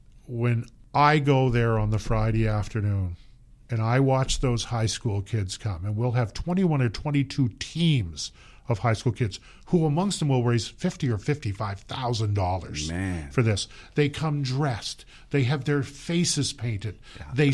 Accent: Moncton, New Brunswick, Canada; I was born at the Moncton City Hospital. I grew up in the West End. I went to school in the West End. My own kids went to school in the West End.

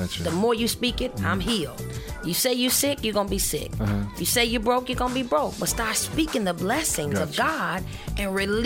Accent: Memphis, Tennessee, United States; I grew up in Memphis from a broken home.

